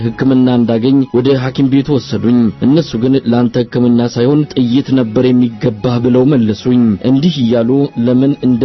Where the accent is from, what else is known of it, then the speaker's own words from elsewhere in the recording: Amhara, Ethiopia; የሰሜን ጎንደር ተወላጅ ነኝ።